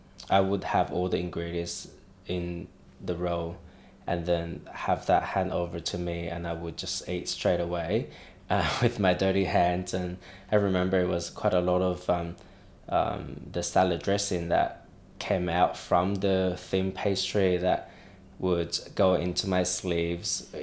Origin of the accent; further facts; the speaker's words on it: Sichuan, China; I come from Sichuan province, which is southwest of China. It's on the border with Tibet and the southern part of the country.